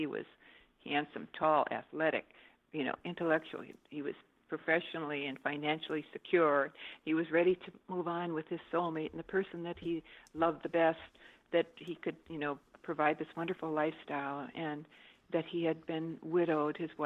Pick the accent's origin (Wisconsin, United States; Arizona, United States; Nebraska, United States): Wisconsin, United States; the Southwest, and just the type of person out here is totally different from the Midwest, because I was originally from Wisconsin.